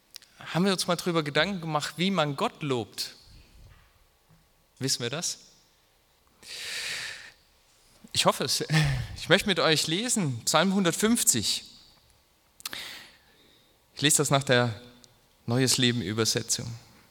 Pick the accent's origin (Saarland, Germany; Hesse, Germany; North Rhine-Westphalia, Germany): North Rhine-Westphalia, Germany; Cologne; Köln, wo ich herkomme, ist 1 Million.